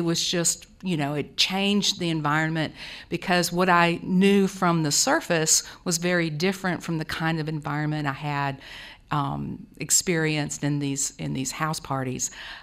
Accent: Muscle Shoals, Alabama, United States; I am from Muscle Shoals, Alabama, the Florence area, too.

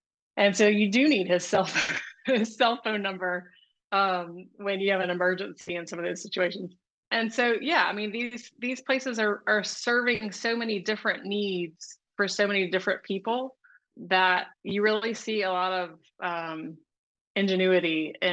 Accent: Mississippi, United States; For me, growing up in Mississippi, one of the first experiences I ever had with Indian food was at the local BP station

